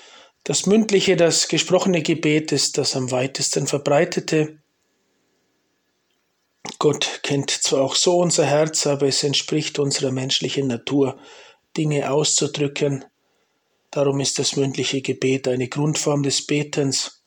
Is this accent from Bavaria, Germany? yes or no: yes; Bavaria, Germany; Ich komme aus Oberfranken, aus Nordbayern. Bin mit 27 einmal katholisch geworden von einem ungläubigen Protestanten.